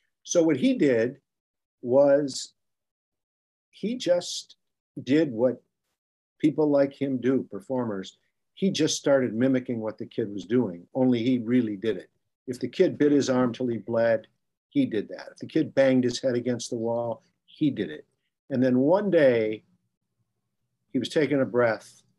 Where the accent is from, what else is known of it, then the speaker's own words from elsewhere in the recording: Detroit, Michigan, United States; It was about a guy I grew up with in Detroit who dropped out of University of Michigan after 2 years